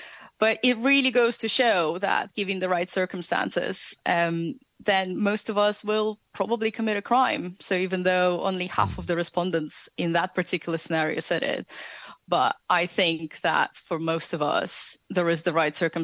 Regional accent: Russia; so I grew up in Russia, and Russia has a very kind of the culture of protecting yourself

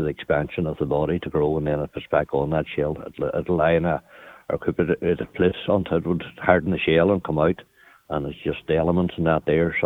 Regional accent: Kildare, Leinster, Ireland; I'm originally from Kildare, like, but I don't know.

